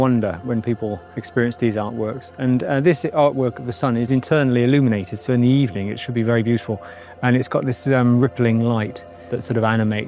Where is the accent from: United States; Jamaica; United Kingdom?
United Kingdom; Bristol, South West England; I'm from Bristol. Bristol's got the second highest tidal range in the world there.